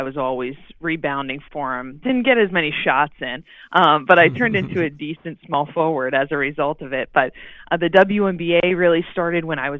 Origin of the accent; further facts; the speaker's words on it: Cedar Grove, New Jersey, United States; I grew up in Cedar Grove, New Jersey, family of five.